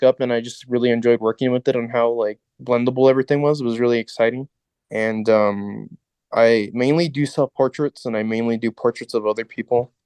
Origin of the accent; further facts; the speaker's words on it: El Paso, Texas, United States; So I was born here in El Paso, grew up in Northeast Central, bounced around a lot, lived from Northeast Central to sometimes the Lower Valley